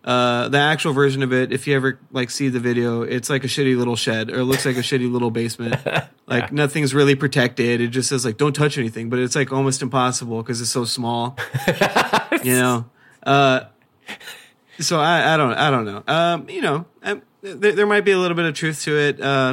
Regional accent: Texas, United States; We're from South Texas. I know people think that's like a cop out, but South Texas is fucking weird.

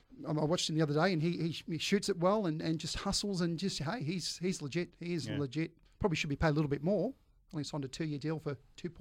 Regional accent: Broadmeadows, Victoria, Australia; We were the working class Melbourne Tigers and Labour, and I grew up in Broadmeadows, so obviously in the working class club and the family club.

